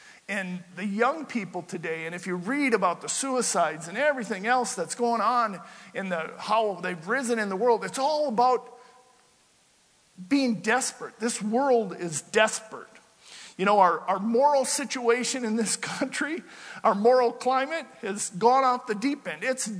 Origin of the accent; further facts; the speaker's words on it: Midwest, United States; moved away; You know, I come from the Midwest where they didn't have a lot of verse-by-verse teaching. And when I moved out west here 20 years ago or whatever it was